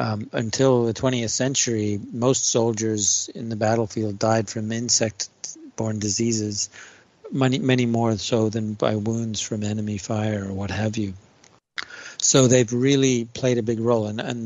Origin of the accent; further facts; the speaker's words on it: Canada; It's part of being a Canadian, I guess.